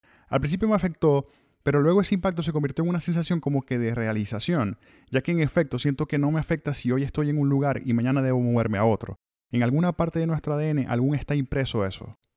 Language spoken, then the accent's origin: Spanish; Venezuela; now in Mexico; salí de Venezuela hacia México